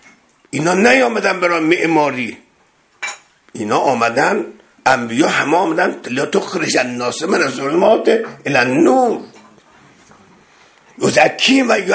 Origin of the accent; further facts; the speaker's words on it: Iran; وقتی میدونست ما ایرانی هستیم